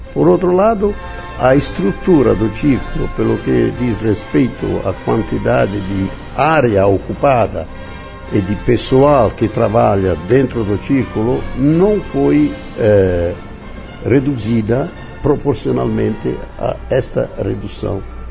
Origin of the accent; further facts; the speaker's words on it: Tolentino, Marche, Italy; Sou de uma cidade que se chama Tolentino, província de Macerata, na região das Marcas ou Marche.